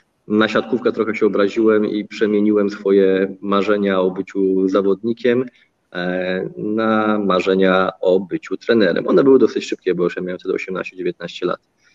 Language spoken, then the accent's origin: Polish; Radzymin, Masovian Voivodeship, Poland; a pochodzę z Radzymina. Do Warszawy miałem około 30-40 kilometrów.